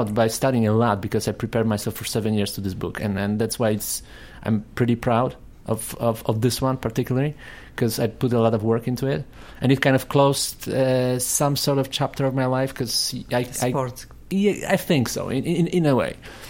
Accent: Wrocław, Lower Silesian Voivodeship, Poland; my parents live in Wrocław. That's my hometown. That's where I was born and went to school.

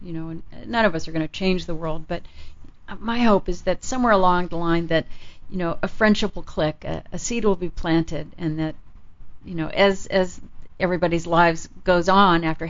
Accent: Japan; But I think growing up in Japan, and I worked as a kid in the professional theater in Japan

